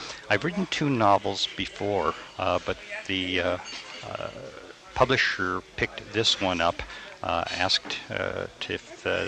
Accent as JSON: {"language": "English", "town": "Santa Fe", "region": "New Mexico", "country": "United States", "tie": "born there", "said": "Well, I've known a lot of people in northern New Mexico primarily because I was born in Santa Fe."}